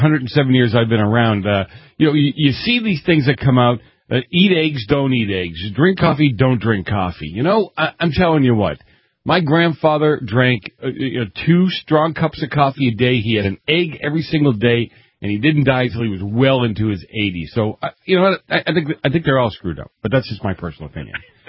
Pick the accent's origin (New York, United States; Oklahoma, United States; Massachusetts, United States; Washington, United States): Massachusetts, United States; Boston; I grew up in the Boston area